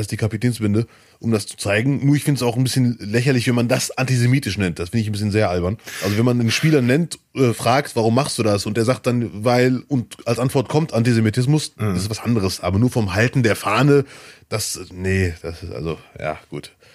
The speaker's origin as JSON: {"language": "German", "country": "Germany", "tie": "born there", "said": "Ich würde mich auch vor Deutschland freuen, ich bin ja hier geboren. Ich bin German-Moroccan oder Moroccan-German."}